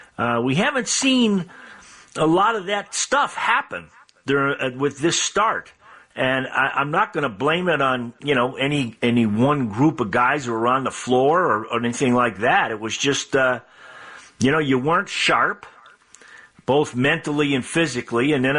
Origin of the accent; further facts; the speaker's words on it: Massachusetts, United States; But boy, I'm I'm from Massachusetts